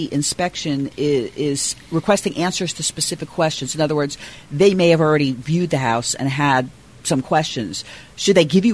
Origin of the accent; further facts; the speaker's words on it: New Jersey, United States; Now, I'm also a northerner. I'm from New Jersey, and I had never heard of sinkholes before moving here.